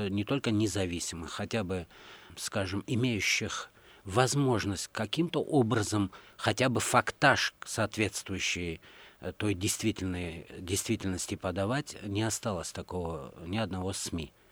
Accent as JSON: {"language": "Russian", "town": "Samarkand", "region": "Samarqand Region", "country": "Uzbekistan", "tie": "born or raised there", "said": "Я родился и вырос в Самарканде, Узбекистан."}